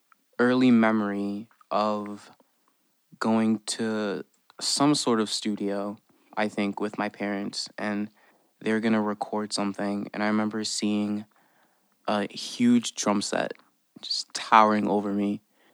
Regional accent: Republic of the Congo; Yeah, I grew up in the Republic of Congo. It was very hot. I really spent a lot of time outside.

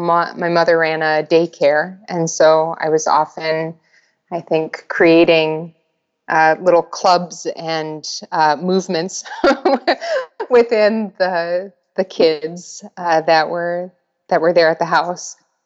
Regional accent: Sioux Falls, South Dakota, United States; I grew up in Sioux Falls. I have a couple of sisters and one younger brother, and my parents and my brother still live in Sioux Falls.

